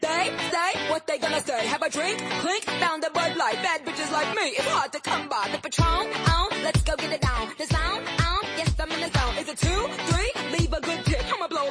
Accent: Albacete, Castilla-La Mancha, Spain; para nosotros como jugadores con discapacidad y que somos de Albacete, y muchos abonados y socios del Albacete Balompié

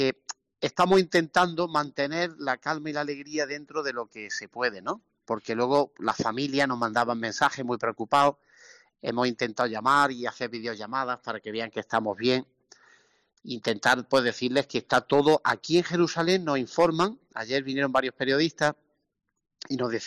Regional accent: Andalusia, Spain; Y hombre, como andaluces, pues siempre la alegría es lo nuestro, ¿no?

